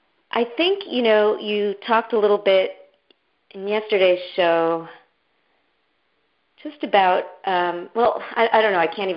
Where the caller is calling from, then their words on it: Vermont, United States; also born or lived in Minnesota; Instead of calling from Minnesota, I'm calling from Vermont.